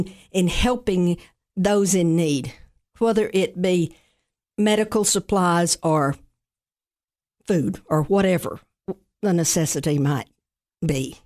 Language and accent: English; Cookeville, Tennessee, United States; But I want to thank you on behalf of my hometown, Cookeville.